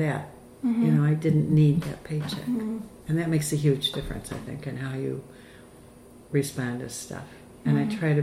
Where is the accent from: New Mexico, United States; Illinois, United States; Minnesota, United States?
Illinois, United States; Chicago; I mean, I was raised in Chicago.